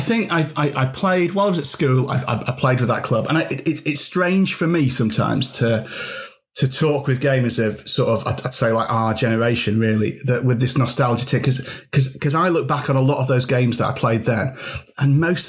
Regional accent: Yorkshire and the Humber, United Kingdom; I am from Yorkshire, Craig, so I'm always looking for sort of a bargain

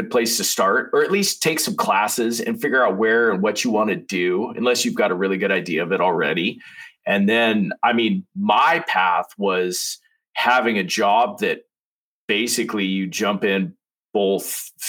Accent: Oregon, United States; And then I was like, you know, I'm from Eastern Oregon. You know, this isn't really my scene.

